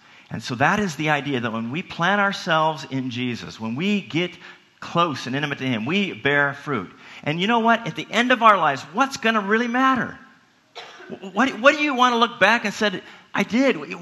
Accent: Seattle, Washington, United States; Growing up in Seattle, we had a couple apple trees in our backyard in two different locations in our backyard.

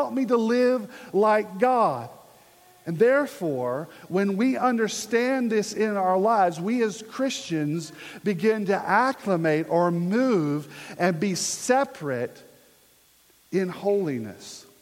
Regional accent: Virginia, United States; he kind of started to joke with me being a Yankee, even though I was from Virginia.

